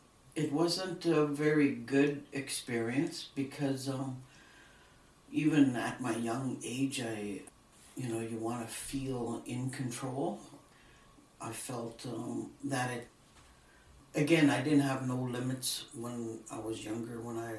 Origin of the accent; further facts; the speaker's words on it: Dawson City, Yukon, Canada; I was born and raised in Dawson, so I can't compare it to anything else